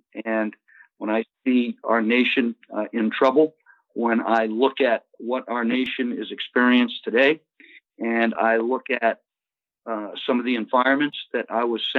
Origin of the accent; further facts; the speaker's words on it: Laconia, New Hampshire, United States; Born and raised in Laconia, New Hampshire. I've been a resident of New Hampshire my entire life.